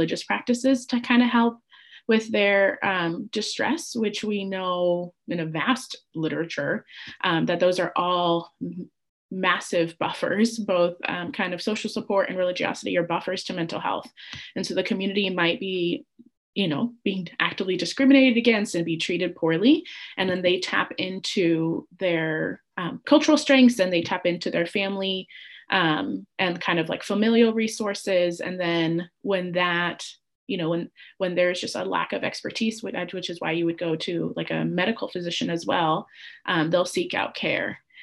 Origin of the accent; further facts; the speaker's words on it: United States; born there; I would very much own my privilege that I was born in the United States and that I was documented